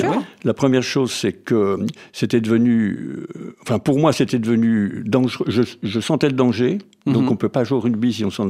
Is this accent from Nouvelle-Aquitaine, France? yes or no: no; Lille, Hauts-de-France, France; also born or lived in Burgundy; C'est un grand bonheur de vivre ici quand on vient de Lille.